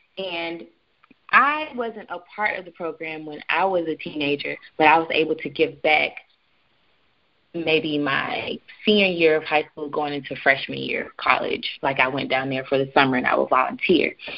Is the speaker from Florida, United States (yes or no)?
yes; Miami, Florida, United States; I'm from Liberty City, which is in Miami, and, you know, being in Miami, you see it all.